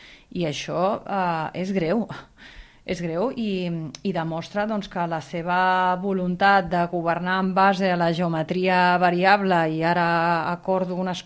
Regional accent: Catalonia, Spain; Jo vinc del Camp de Tarragona

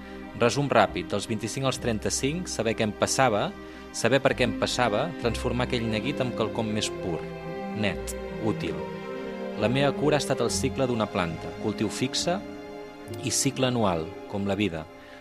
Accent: Girona, Catalonia, Spain; born there; now in L'Albera, Spain; Vaig néixer a Girona i he tornat a néixer a l'Albera, ara ja fa 10 anys, on havien nascut també els meus besavis.

